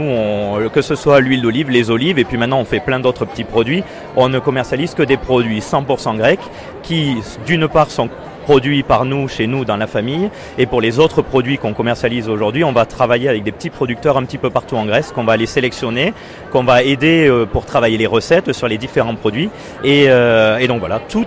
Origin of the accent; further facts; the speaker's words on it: Toulouse, Occitanie, France; also born or lived in Montauban; Notre père est grec et notre mère française, donc tout un côté français, un côté grec. On a grandi à Toulouse, dans le sud